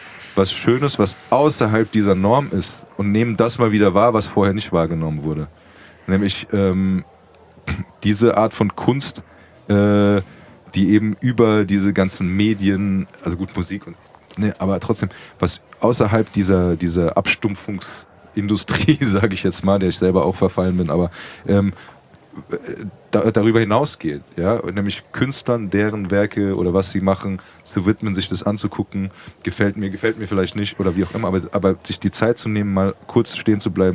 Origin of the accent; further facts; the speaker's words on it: Frankfurt, Hesse, Germany; Das ist ja auch meine alte Heimat, bin ja in Braunheim aufgewachsen.